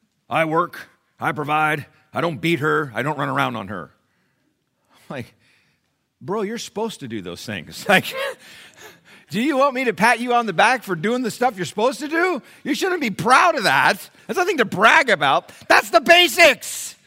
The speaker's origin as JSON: {"language": "English", "region": "England", "country": "United Kingdom", "tie": "born or raised there", "said": "There was an old hymn that I used to sing when we were growing up in England, in a little Flint building."}